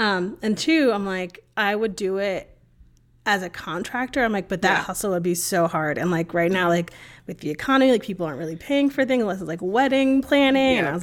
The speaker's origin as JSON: {"language": "English", "region": "Connecticut", "country": "United States", "lives_now": "Texas, United States", "said": "I planned it living in Texas. I'm from Connecticut."}